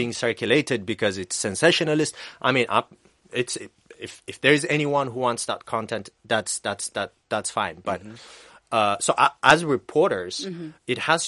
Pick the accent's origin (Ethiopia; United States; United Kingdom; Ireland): Ethiopia; English is a second language; I'm from Ethiopia